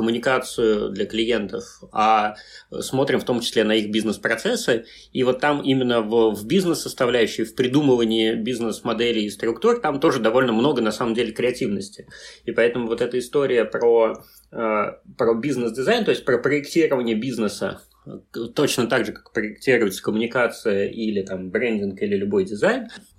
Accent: Russia; я сказал, что я из России

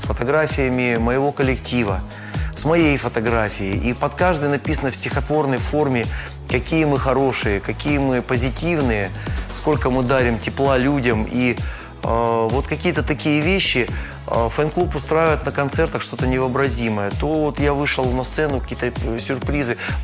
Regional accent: Novosibirsk, Novosibirsk Oblast, Russia; так как я родился и вырос в Сибири, в городе Новосибирск.

